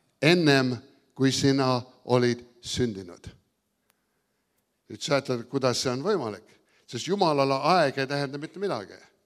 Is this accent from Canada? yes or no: yes; Canada; Mina ka kasvasin Eestis, Kanadas ülesse ja mina pidan otsustama olla eestlane. Ma olin sündinud eestlane.